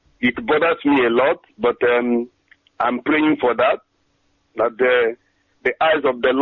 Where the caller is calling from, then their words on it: Trondheim, Trøndelag, Norway; I'm calling from Trondheim in Norway.